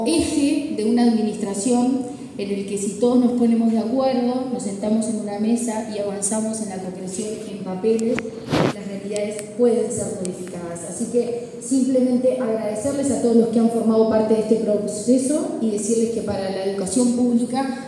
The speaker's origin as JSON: {"language": "Spanish", "country": "Uruguay", "said": "es una satisfacción que nos debe dar como todos, como país y como uruguayos."}